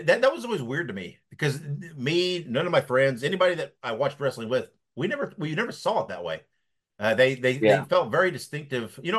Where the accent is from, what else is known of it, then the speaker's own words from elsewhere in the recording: Columbus, Indiana, United States; I'm from, my hometown was Columbus, Indiana back then. That's where I was from.